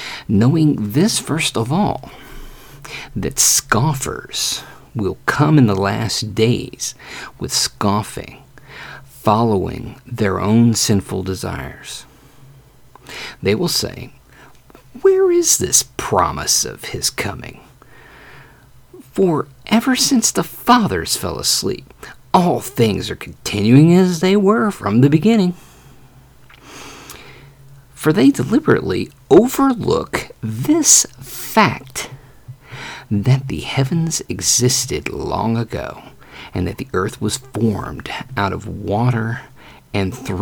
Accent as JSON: {"language": "English", "country": "United States", "said": "even though I'm American, try not to be someone with tunnel vision."}